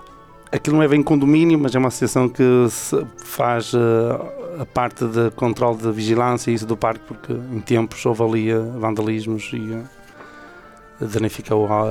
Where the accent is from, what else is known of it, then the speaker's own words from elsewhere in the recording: Adaúfe, Braga, Portugal; como filho da terra, nascido e criado, tenho meus filhos também agora, e é uma terra que é para mim das mais bonitas de Braga.